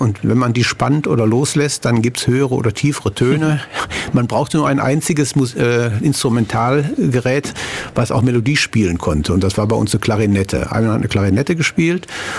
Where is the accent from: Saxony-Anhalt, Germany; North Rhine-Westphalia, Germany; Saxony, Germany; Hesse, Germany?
North Rhine-Westphalia, Germany; ich komme aus dem Ruhrgebiet, wie man vielleicht ein bisschen hört.